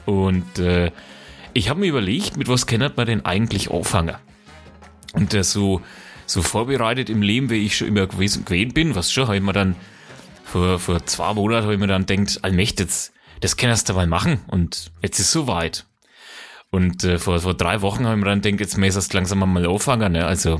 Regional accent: Bavaria, Germany; aber wir sind Franken, wir sind halt keine Bayern.

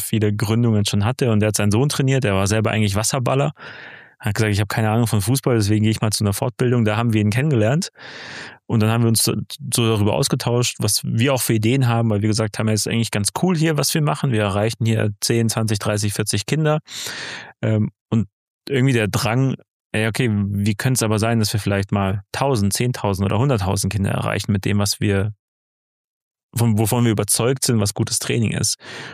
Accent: Baden-Württemberg, Germany; also ich komme aus Baden-Württemberg

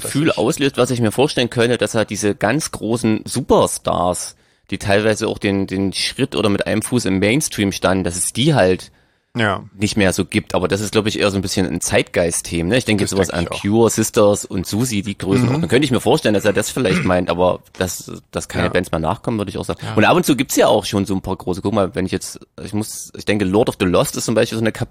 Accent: Gera, Thuringia, Germany; Ich war in meiner alten Heimatstadt in Gera.

